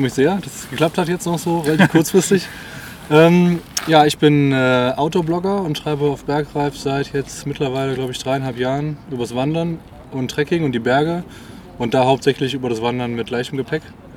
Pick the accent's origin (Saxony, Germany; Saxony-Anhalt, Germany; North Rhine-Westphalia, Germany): North Rhine-Westphalia, Germany; Cologne; now in Freiburg, Germany; Aus Köln.